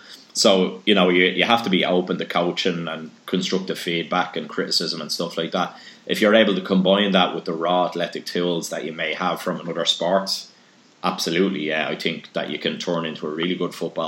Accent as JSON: {"language": "English", "town": "Palmerstown", "region": "Leinster", "country": "Ireland", "tie": "born or raised there", "said": "So they're an amateur soccer team in my hometown of Palmerstown in Dublin."}